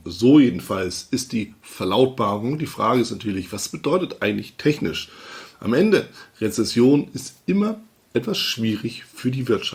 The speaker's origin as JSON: {"language": "German", "region": "Hamburg", "country": "Germany", "tie": "born or raised there", "said": "begrüße Sie ganz, ganz, ganz herzlich aus meiner Heimatstadt, mehr oder weniger Heimatstadt, aus Hamburg."}